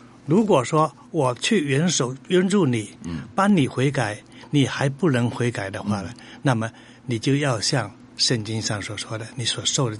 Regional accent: China; 所以你看，我们中国人常讲这个修行，修行啊，然后修行啊，因为习惯上有用语是这样子的。

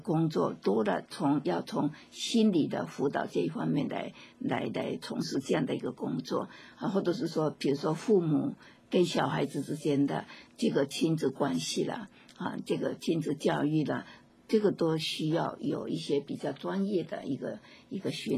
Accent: China; 我们是中国人

